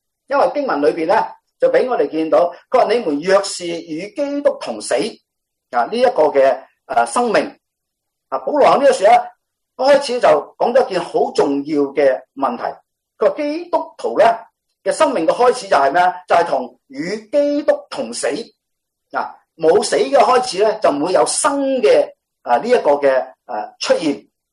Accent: China; 我们中国人呢、的新春年呢

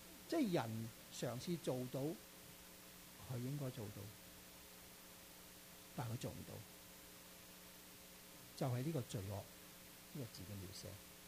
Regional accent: Florida, United States; 我只是想跑出線去 state tournament 啫嘛。我喺佛羅里達州長大啦。佛羅里達州好多好多黑人。

